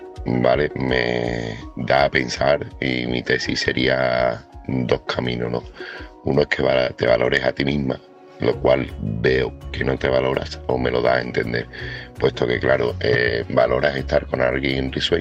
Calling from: Seville, Andalusia, Spain; corresponsal de Sevilla

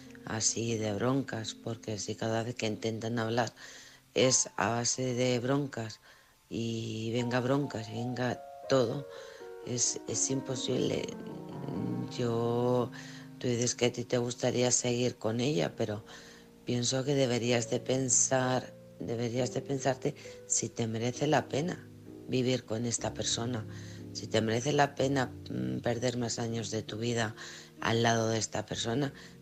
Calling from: Alcorcón, Community of Madrid, Spain; de Alcorcón.

